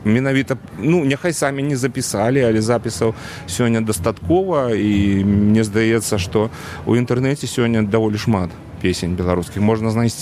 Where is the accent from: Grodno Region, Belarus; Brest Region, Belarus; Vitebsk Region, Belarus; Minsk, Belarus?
Grodno Region, Belarus; Lida; у Лідскім раёне, адкуль я родам, станцыя Курган